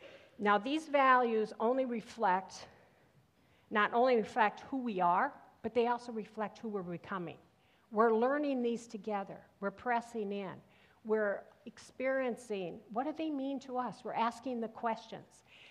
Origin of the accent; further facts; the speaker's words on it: Minnesota, United States; An interesting place to stop and listen is in where I grew up in Minnesota.